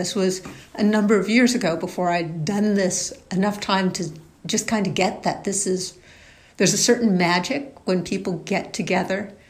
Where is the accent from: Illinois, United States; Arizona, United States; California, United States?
California, United States; Berkeley; born there; by 2005, 2004, I live in Berkeley. I was born in Berkeley.